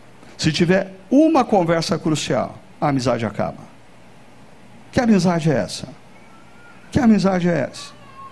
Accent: Brazil; Mas é impressionante como nós brasileiros não fazemos isso com a pessoa

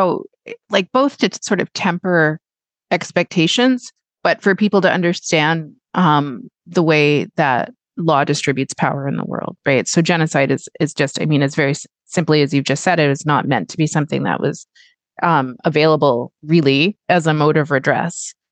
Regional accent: Canada; as a Canadian

